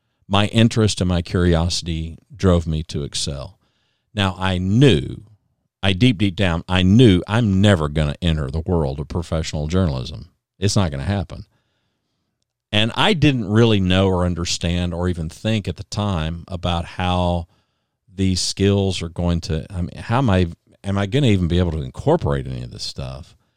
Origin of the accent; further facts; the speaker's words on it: Ada, Oklahoma, United States; born there; I was born in Ada, Oklahoma. So for me, going back to the state of Oklahoma was a bit like going home.